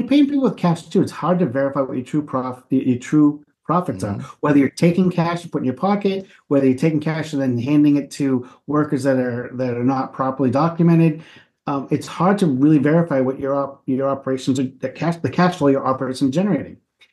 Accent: New England, United States; because I'm from New England, that's where everyone goes.

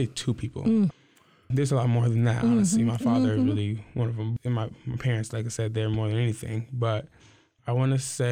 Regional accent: Lansing, Michigan, United States; born there; also born or lived in Louisiana; I was born in Lansing, Michigan. I moved to Louisiana for a few years, came back.

